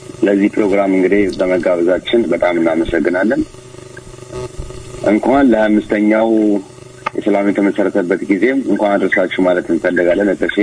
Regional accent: Nazret, Oromia, Ethiopia; እኔ ሙዚቃ እንግዲህ የናዝሬት ልጅ ነኝ

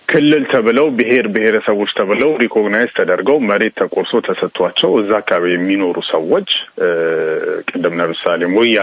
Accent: Addis Ababa, Ethiopia; እኔ ደግሞ አዲስ አበባ የተወለድኩት የማስበው ይለያያል።

